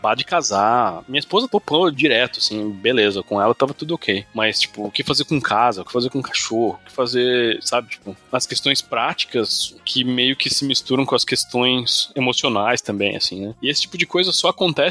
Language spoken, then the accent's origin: Portuguese; São Paulo, Brazil; born there; eu nasci em São Paulo